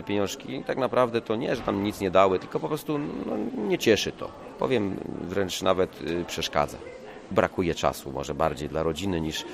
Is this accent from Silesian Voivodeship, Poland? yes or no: no; Kędzierzyn-Koźle, Opole Voivodeship, Poland; also born or lived in Kietrz; bo ja z Kiecza pochodzę, a ogólnie wychowywałem się w Kędzierzynie Koźlu.